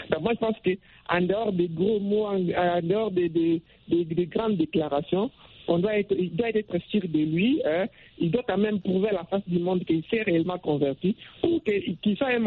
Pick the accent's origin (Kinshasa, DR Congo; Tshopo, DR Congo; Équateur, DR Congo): Kinshasa, DR Congo; Et comme chez nous, à Kinshasa, vous allez voir